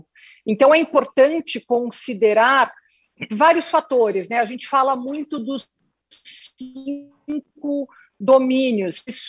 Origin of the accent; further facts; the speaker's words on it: São Paulo, Brazil; moved away as an adult; now in Mato Grosso, Brazil; Desde quando eu saí de São Paulo, eu sou de São Paulo, minha família está ligada aí no agronegócio, mas eu assumi essa fazenda que eu estou agora, no Mato Grosso